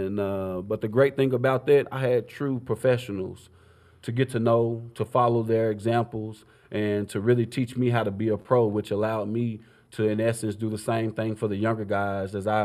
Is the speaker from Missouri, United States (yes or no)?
no; Paducah, Kentucky, United States; now in Atlanta, United States; I still have my home in Atlanta, Georgia, but I also have a farm property in my hometown of Paducah, Kentucky as well.